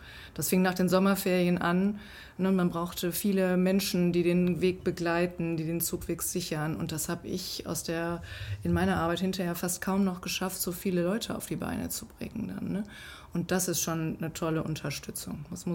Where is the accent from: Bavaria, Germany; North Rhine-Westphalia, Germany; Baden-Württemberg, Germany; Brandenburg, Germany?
North Rhine-Westphalia, Germany; now in Wevelinghofen, Germany; ich bin ja zugezogen, vor 25 Jahren zwar schon. Und ich komme eigentlich aus dem Bergischen Land, hatte also mit Schützenfest ganz wenig zu tun. Und als ich über Köln, Neuss, dann nach Wevelinghofen kam